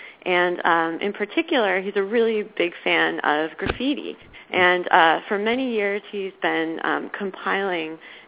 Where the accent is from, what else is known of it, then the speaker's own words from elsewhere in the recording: Ithaca, New York, United States; You know, I'm from Ithaca, New York.